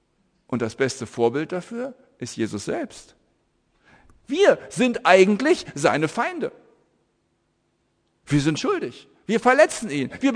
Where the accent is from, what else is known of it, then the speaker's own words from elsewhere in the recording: Germany; Als Deutsche sind wir an dieser Stelle sehr viel zurückhaltender als andere, sage ich mal in aller Vorsicht.